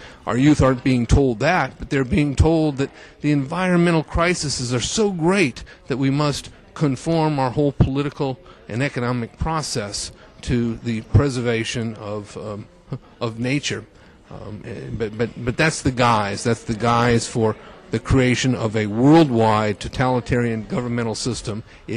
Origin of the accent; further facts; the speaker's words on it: Santa Cruz, California, United States; I'm from Santa Cruz, California, and we have a global warming czar in our city